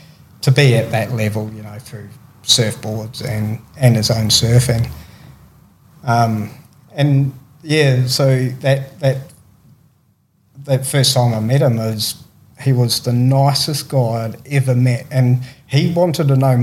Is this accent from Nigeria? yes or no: no; South Island, New Zealand; I'm from the South Island of New Zealand, are two totally different countries, you know.